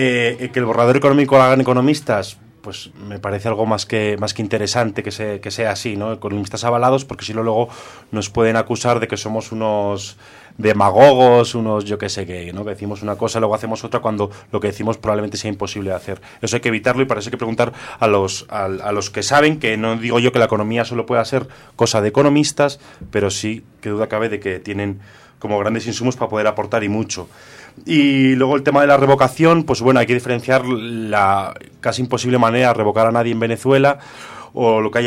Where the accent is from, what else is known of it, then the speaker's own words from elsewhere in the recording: Spain; Los dos somos de la Ribera del Ebro, Juan y yo de Tudela y Zaragoza